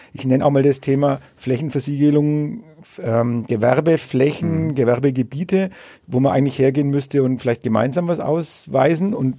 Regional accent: Bad Windsheim, Bavaria, Germany; kann ich jetzt auch meine Heimatstadt Winsheim als Beispiel anführen

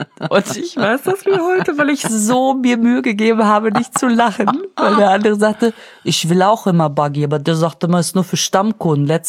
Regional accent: Münster, North Rhine-Westphalia, Germany; ich komme aus Münster

